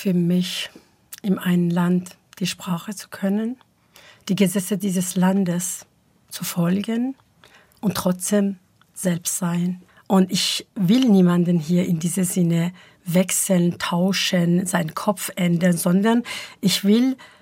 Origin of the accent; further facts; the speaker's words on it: Stuttgart, Baden-Württemberg, Germany; born there; Und wenn ich geboren in Stuttgart bin, dann bin ich eine Stuttgarterin. Du kannst mich drehen und wenden. Ich bin in Stuttgart geboren worden und ich bin eine Stuttgarterin.